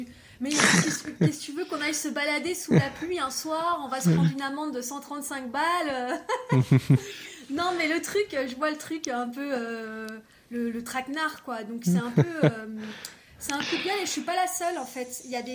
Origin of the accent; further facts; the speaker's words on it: Bordeaux, Nouvelle-Aquitaine, France; Bah oui, parce que moi, à la base, je suis de Bordeaux